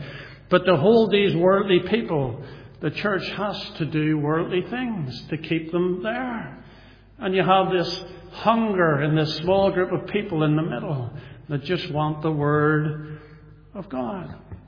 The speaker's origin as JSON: {"language": "English", "town": "Newtownards", "region": "Northern Ireland", "country": "United Kingdom", "said": "I remember I come from Newtownards originally. I was living there now"}